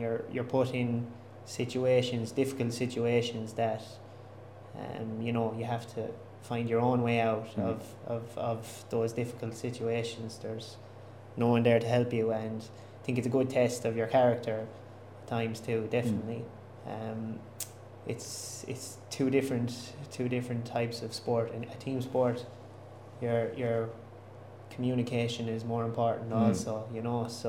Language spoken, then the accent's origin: English; Ireland; born or raised there